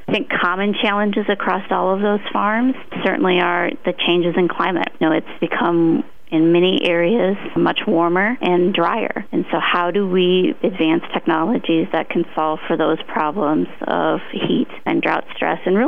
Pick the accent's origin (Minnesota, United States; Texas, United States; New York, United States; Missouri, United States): Minnesota, United States; Whether it's a farm like the one I grew up on in Minnesota